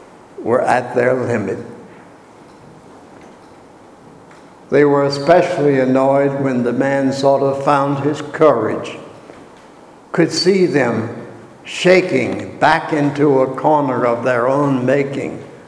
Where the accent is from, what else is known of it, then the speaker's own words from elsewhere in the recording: Virginia, United States; Now, I'm from the Great Tidewater, Virginia, where fishing is a serious recreation.